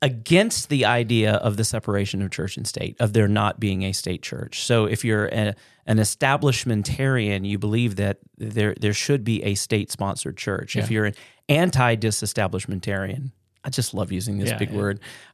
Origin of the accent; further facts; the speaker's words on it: the South, United States; I grew up in the South.